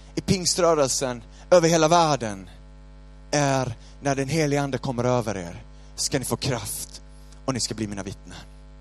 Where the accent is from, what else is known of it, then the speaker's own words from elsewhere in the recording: Canada; Jag är från Kanada, jag har bott där alldeles för länge.